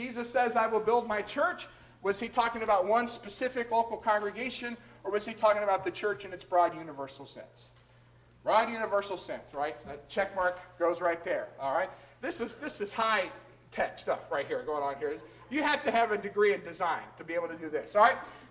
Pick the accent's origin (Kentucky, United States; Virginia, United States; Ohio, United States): Kentucky, United States; Winchester; there was a lady whose son worshipped at that church who also happened to come over from Winchester, my hometown.